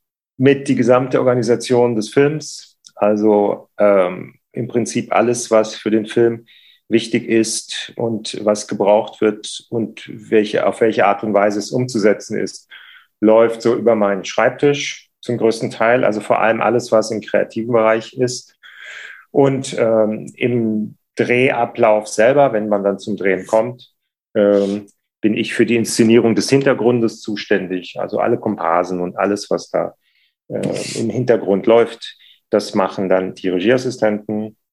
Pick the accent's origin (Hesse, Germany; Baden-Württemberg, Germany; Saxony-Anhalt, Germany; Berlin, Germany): Hesse, Germany; Frankfurt; Ich bin Frankfurter, bin 59 Jahre alt